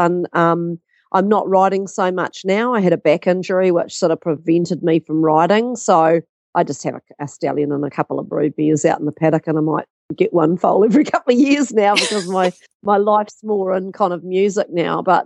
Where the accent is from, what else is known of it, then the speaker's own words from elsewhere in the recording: New Zealand; And I come from New Zealand